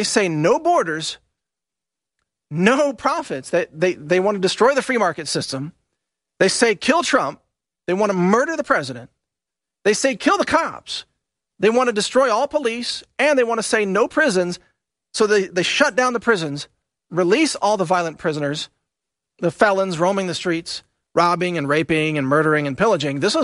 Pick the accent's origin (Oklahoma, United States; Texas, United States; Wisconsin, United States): Texas, United States; We are Americans. I'm a Texan.